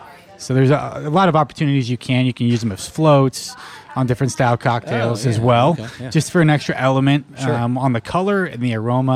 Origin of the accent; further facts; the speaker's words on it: Pacific Northwest, United States; also born or lived in Nevada; So my background, I grew up in the Pacific Northwest, so that's true to my heart.